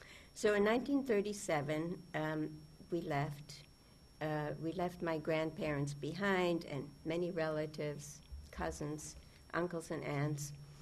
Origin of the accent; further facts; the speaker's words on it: Berlin, Germany; growing up as a Jewish child in Nazi-occupied Europe. I was born in Berlin, Germany, and the early part of my childhood was very comfortable and carefree.